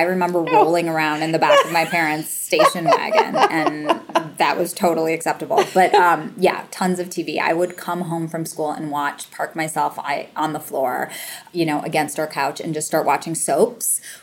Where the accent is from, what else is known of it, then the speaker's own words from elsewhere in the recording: St. Paul, Minnesota, United States; So I'm from St. Paul, Minnesota, a place that I still totally consider home